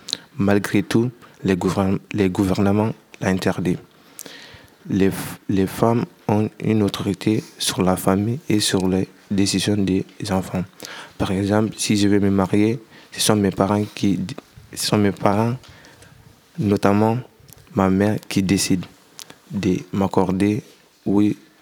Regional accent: Conakry, Guinea; je viens de Conakry, la capitale de la Guinée.

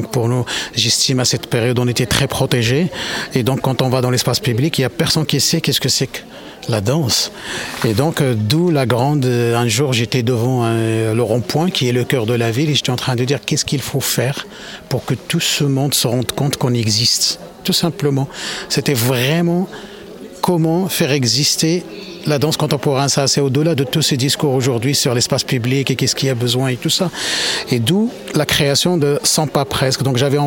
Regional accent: Morocco; Moi, je suis marocain.

